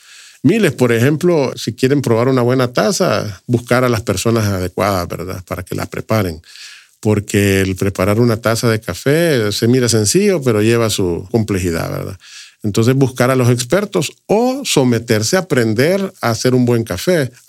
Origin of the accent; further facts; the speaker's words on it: Berlín, Usulután, El Salvador; De la zona que yo represento y de donde yo vengo, Berlín es un lugar con historia, lámina troquelada, pueblos con influencia europea, la Laguna de Alegría, la Esmeralda de América